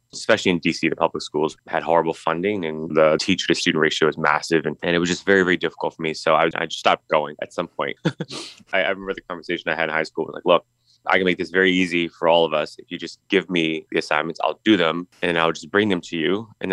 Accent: Washington, District of Columbia, United States; Because obviously, you know, I grew up in Southeast D.C. and I went to Anacostia Senior High School.

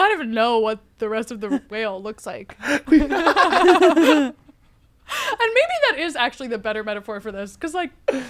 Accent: New Jersey, United States; I'm from the Jersey Shore. It's a big part of all our culture.

